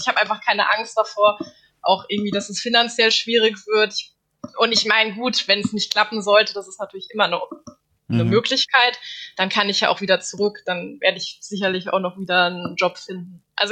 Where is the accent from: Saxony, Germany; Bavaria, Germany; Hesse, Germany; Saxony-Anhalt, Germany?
Hesse, Germany; Darmstadt; also ich komme aus Darmstadt und die hatten so eine kleine Messe